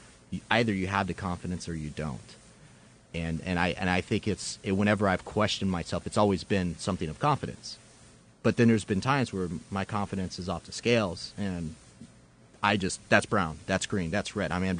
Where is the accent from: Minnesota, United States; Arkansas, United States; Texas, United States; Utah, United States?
Minnesota, United States; I'm from Minnesota. I was in the Minneapolis MEPS station in Minnesota